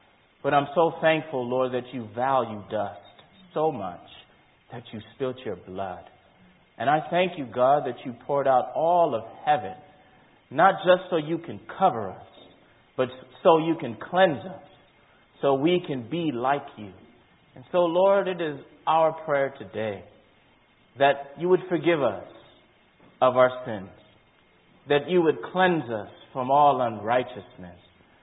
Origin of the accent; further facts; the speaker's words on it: Hartford, Connecticut, United States; also born or lived in England; So I was born in England, By the time I was about 1 year old, I left England, and me, my mom, my dad, two brothers, we came to Hartford, Connecticut. And there I was being raised as a young Muslim boy.